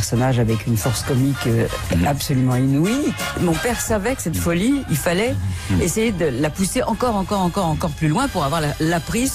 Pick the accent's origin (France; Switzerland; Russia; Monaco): Monaco; born there; je suis née à Monaco pendant la guerre, un peu en route